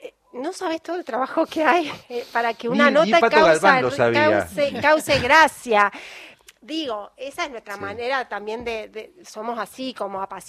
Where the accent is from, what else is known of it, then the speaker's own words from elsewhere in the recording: Buenos Aires, Argentina; No, no, yo soy de Buenos Aires, pero bueno, la infancia, dejar la infancia.